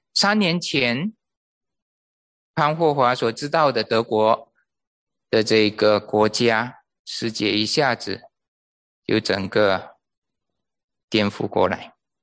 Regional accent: Malaysia; 我是马来西亚来的，在马来西亚，华人在马来西亚是二等公民啊。

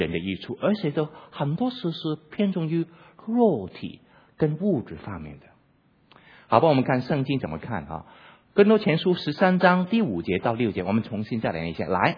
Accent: Hong Kong; 我是香港来的，用了很多香港的例子。

